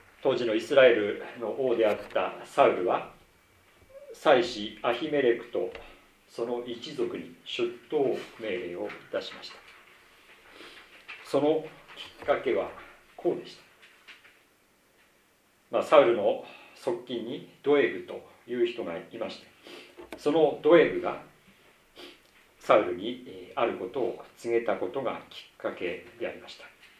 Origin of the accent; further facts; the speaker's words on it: Iwate, Japan; 私自身岩手の出身でありまして、実家が岩手にあり、また親戚がの多くがその周辺に住んでおりまして